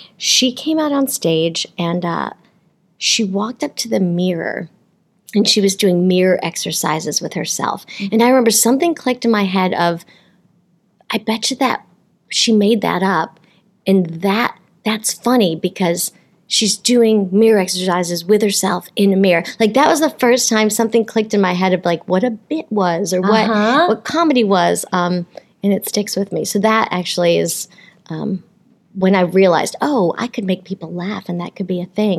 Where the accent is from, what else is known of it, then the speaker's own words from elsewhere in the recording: Rochester, New York, United States; now in New York City, United States; I came from Rochester, New York.